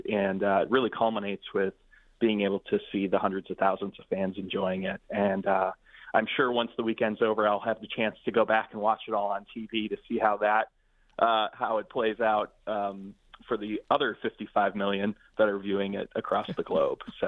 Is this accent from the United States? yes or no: yes; Detroit, Michigan, United States; also born or lived in Washington, D.C. / New York / Moscow; So I'm from Detroit originally, grew up between 7 and 8 Mile and Green Acres, and have sort of traveled to other parts of the world. I lived in D.C. for a while. Spent time in New York, in Moscow, Russia.